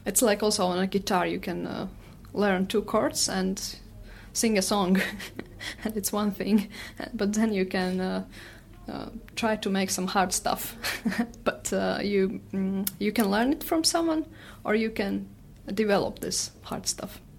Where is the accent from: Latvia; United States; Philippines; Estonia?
Latvia; Riga; English is a second language; I'm from Riga, and I'm playing koklis.